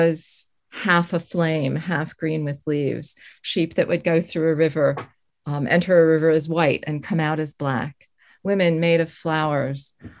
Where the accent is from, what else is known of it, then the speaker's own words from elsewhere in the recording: New Jersey, United States; Suburban New Jersey gets more and more crowded. I'm from Essex County, which is very densely populated. When I grew up, there was still farmland nearby